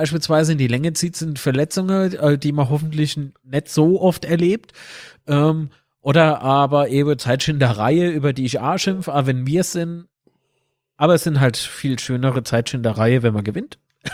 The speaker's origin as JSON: {"language": "German", "region": "Rhineland-Palatinate", "country": "Germany", "said": "Ich liebe ihn nicht, weil wahre Liebe als Pfälzer, die gilt eigentlich nur im FCK."}